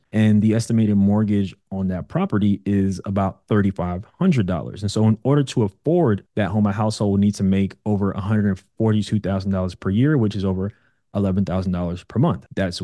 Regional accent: Brooklyn, New York, United States; the next city is Brooklyn, New York. And if you've been listening for a while, you know, that's my hometown.

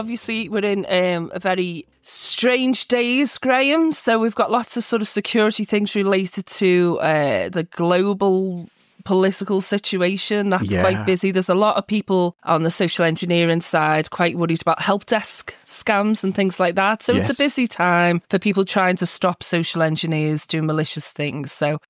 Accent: Liverpool, North West England, United Kingdom; Well, I'm from Liverpool

